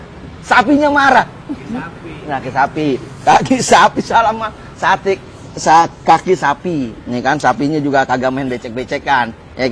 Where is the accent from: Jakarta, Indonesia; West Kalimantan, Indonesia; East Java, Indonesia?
Jakarta, Indonesia; Dengan orang Betawi, nah saya juga orang Betawi.